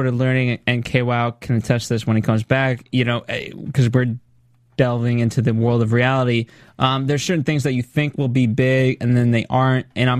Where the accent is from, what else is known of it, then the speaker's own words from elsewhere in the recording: Connecticut, United States; I grew up in Connecticut and we had so many like kind of Italian predominant people